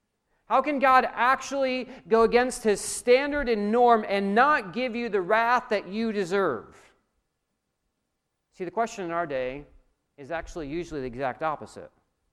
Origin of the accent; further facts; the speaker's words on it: New York, United States; Like, I'm from New York, so I hate everything Boston, okay?